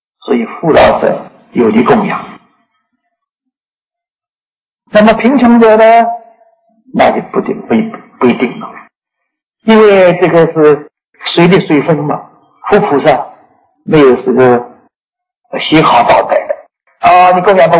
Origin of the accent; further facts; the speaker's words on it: Shanghai, China; 就是我们上海人说的和尚啊